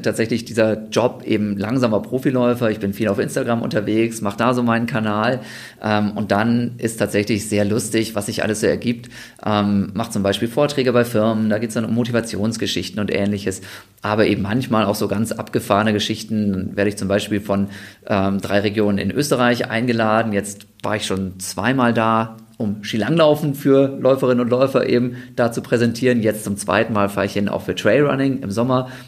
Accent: Osnabrück, Lower Saxony, Germany; also born or lived in Bochum; Also aufgewachsen bin ich in Osnabrück und dann habe ich wegen des Studiums und wegen des Sports ganz lange in Bochum gewohnt.

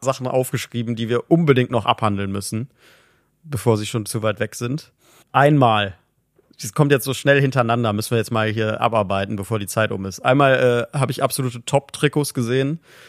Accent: Cologne, North Rhine-Westphalia, Germany; da müssen wir doch als Kölner auch als mit gutem Beispiel vorangehen

